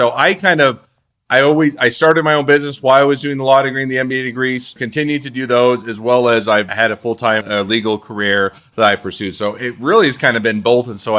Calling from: Morgan, Utah, United States; So I'm in Utah, just north of Salt Lake City in a small town that's called Morgan, Utah. But yeah, just north of Salt Lake City.

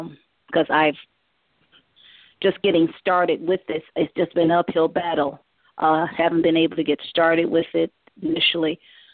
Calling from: Cleveland, Ohio, United States; Excuse me, Cleveland, Ohio.

